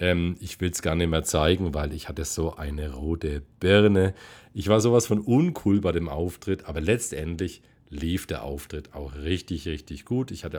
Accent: Bavaria, Germany; accent: Franconian; habe ich irgendwann angefangen, Texte dazu zu machen in meinem fränkischen Dialekt.

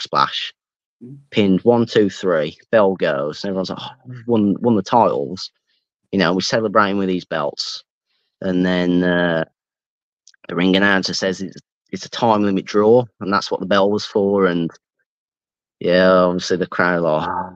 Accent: United Kingdom; I'm British and I'm better than you.

